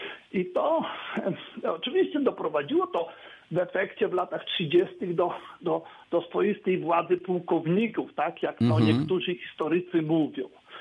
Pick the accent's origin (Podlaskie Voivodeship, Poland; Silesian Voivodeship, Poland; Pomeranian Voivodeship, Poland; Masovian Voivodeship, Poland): Podlaskie Voivodeship, Poland; Łomża; born there; ja urodziłem się w Łomży